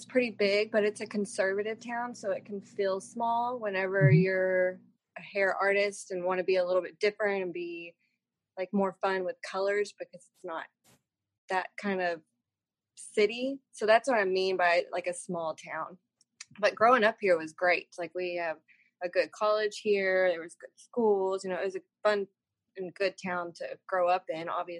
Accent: Waco, Texas, United States; I'm born and raised in Waco, Texas.

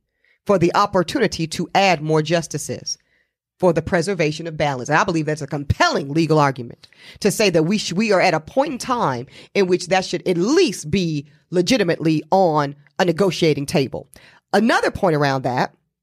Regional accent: North Carolina, United States; My home state of North Carolina, Virginia, all these states

